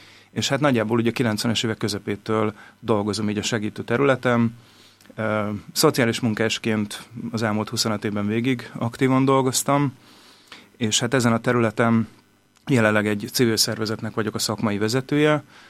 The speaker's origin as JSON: {"language": "Hungarian", "town": "Ózd", "region": "Borsod-Abaúj-Zemplén", "country": "Hungary", "tie": "born or raised there", "said": "az országnak egy olyan régiójában születtem, illetve nőttem fel Borsod megyében, Ózdon"}